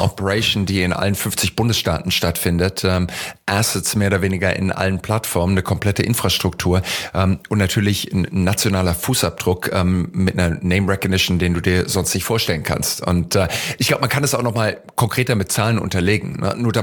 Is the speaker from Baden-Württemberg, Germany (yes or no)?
yes; Heidelberg, Baden-Württemberg, Germany; Ich bin in Heidelberg aufgewachsen, wo die Amerikaner jahrzehntelang ihr Hauptquartier hatten. Insofern, ich bin mit einer unheimlich starken amerikanischen Truppenpräsenz in Heidelberg auch eben aufgewachsen